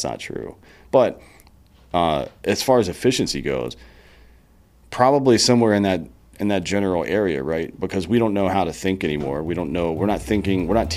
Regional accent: Greenville, South Carolina, United States; I'm from Greenville, South Carolina, so I'm not too far away

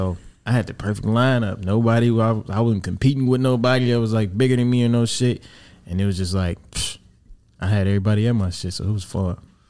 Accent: Pontiac, Michigan, United States; my dad was, like, a engineer in my hometown, Pontiac.

